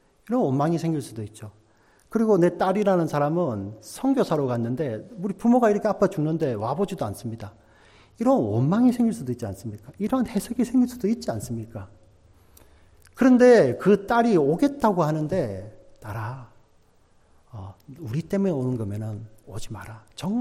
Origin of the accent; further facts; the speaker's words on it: South Korea; I'm Korean